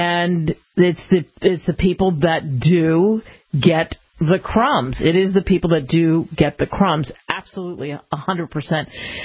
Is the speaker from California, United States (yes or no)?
no; Pennsylvania, United States; I grew up in having an opinion growing up outside of Philadelphia.